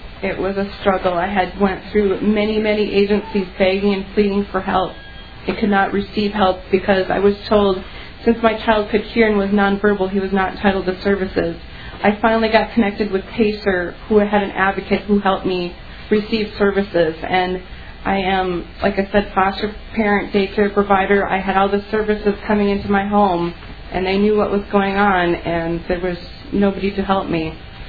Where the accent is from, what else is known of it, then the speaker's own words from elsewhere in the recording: Griglin, Minnesota, United States; I'm from Griglin, Minnesota, which is 45 miles northeast of Beaver Falls.